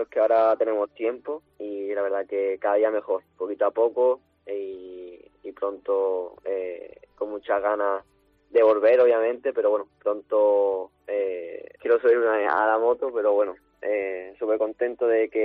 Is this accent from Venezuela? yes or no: no; Andalusia, Spain; Pues la verdad que súper orgulloso de representar tanto a mi pueblo como a Andalucía por todo el mundo